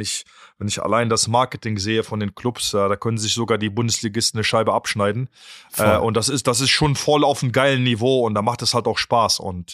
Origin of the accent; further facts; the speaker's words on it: Germany; also born or lived in Poland; Ich bin in Deutschland groß geworden, ist vielleicht zu viel gesagt. Ich bin ja in Polen, habe ich die ersten Schritte gemacht